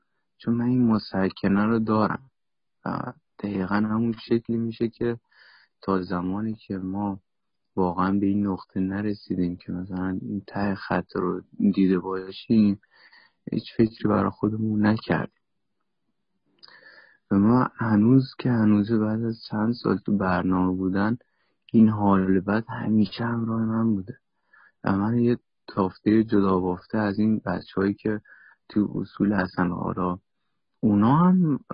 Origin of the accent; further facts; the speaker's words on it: Iran; moved away; یه روزی مصرف کننده مواد مخدر بودم تو پارک خونه اون ایران بودم، شهر خودمون، ادام میشد.